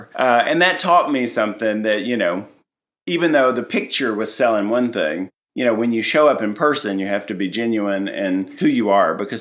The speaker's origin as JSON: {"language": "English", "region": "Tennessee", "country": "United States", "said": "Yeah. I'm from Tennessee."}